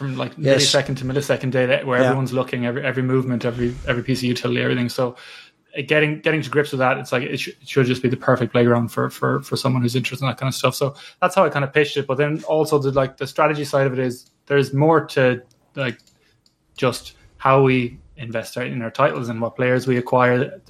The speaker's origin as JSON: {"language": "English", "region": "Connacht", "country": "Ireland", "said": "So I'm from the West Galway in the west of Ireland"}